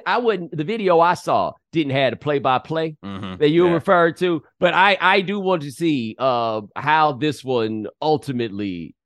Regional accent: Texas, United States; I have to admit, as some of you know, I'm from Texas.

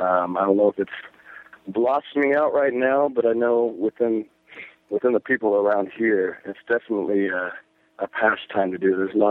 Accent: Wamego, Kansas, United States; now in Lawrence, United States; Yeah, I grew up in Wamego, which is a small town. It's about two hours west of here in Lawrence.

